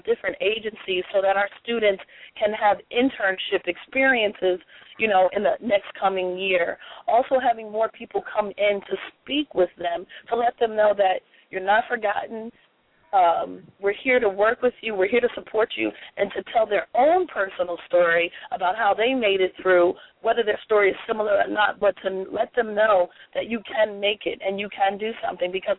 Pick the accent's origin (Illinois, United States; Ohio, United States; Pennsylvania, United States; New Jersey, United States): New Jersey, United States; Irvington; And I do believe in our urban epicenters, and that's where I'm from. I grew up in Irvington